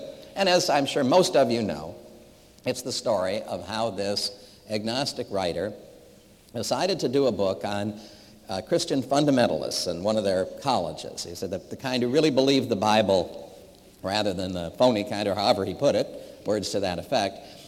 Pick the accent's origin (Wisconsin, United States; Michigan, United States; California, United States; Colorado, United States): California, United States; Berkeley; President Patterson remarked that I was from Berkeley, and I could hear all of you murmuring, can anything good come out of Berkeley?